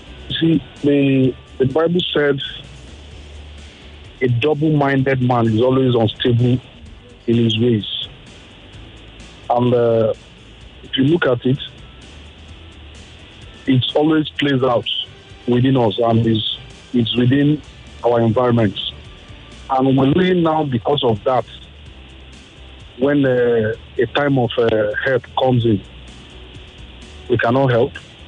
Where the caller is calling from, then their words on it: Ikeja, Lagos, Nigeria; I'm calling from Ikeja.